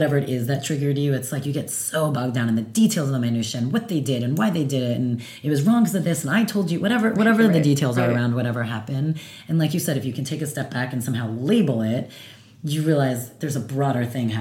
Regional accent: New Jersey, United States; look, I'm from Jersey. Like, I curse a lot.

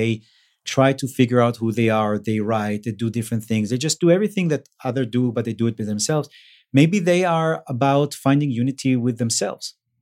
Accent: Israel; I remember growing up in Israel

